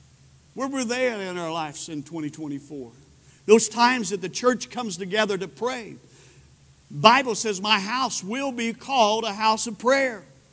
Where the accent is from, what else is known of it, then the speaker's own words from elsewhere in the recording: Spearman, Texas, United States; I remember growing up, there used to be cherry trees in my hometown. We loved cherries. I loved the ones that would get ripe like that and be dark red. And we would know, we knew where every cherry tree was in Spearman.